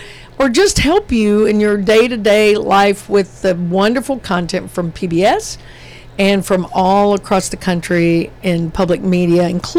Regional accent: Cookeville, Tennessee, United States; I was born and raised in Cookeville.

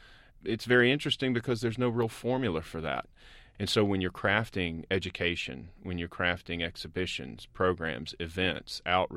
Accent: Mississippi, United States; I'm from Mississippi. I was just living in Oxford, Mississippi, where I was director of the University Museum and Historic Houses

